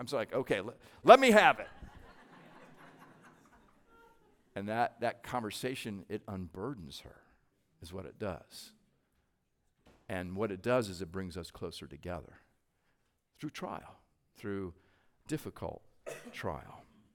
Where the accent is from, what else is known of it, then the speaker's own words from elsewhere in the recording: Midwest, United States; Jill and I grew up in the Midwest. We went to Purdue, and she is a sports fan, as I mentioned.